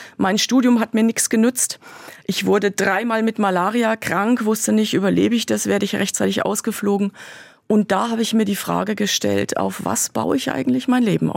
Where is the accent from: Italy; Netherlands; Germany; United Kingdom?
Germany; Willanzheim, Bavaria; Ich komme aus Willansheim im Landkreis Kitzingen.